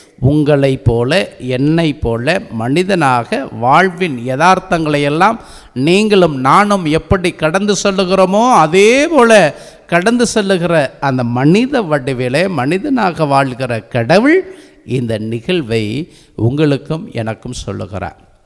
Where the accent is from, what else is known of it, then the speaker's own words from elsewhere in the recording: Keeranur, Tamil Nadu, India; நான் பிறந்து வளர்ந்த கீரனூர் அருகிலே இருக்கிற கீரனூர்